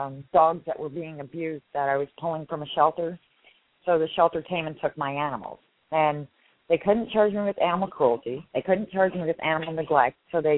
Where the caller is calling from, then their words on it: Lynnwood, Washington, United States; and I'm from, well, north of Seattle in Linwood.